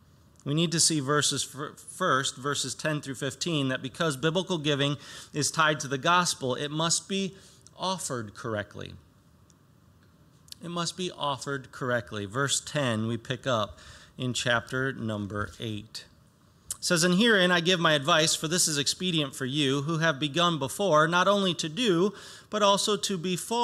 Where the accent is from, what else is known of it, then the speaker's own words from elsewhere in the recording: United States; And I don't know about you, but when I see that as an American, I get upset and I want to put a stop to that.